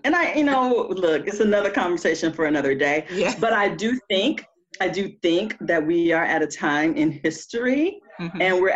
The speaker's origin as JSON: {"language": "English", "town": "Compton", "region": "California", "country": "United States", "tie": "born or raised there", "said": "I grew up in Compton. I went to Grambling."}